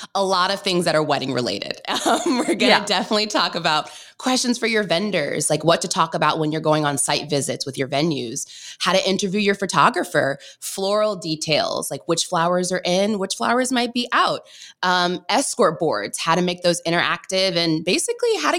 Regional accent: Maryland, United States; So I grew up in Maryland, so my brother lived in DC.

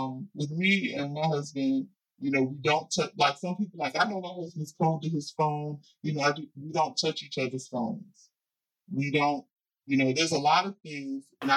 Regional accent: New Jersey, United States; I got some street smarts in me. I'm from Jersey, so don't play with me

